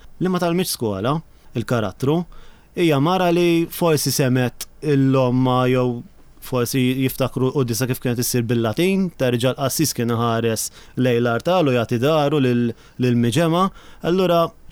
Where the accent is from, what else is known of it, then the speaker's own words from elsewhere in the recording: Senglea, South Eastern Region, Malta; Jiena mill-Isla, jiġifieri l-ambjent tal-Kottonera nafu tista' tgħid daqskemm naf il-Palatidi.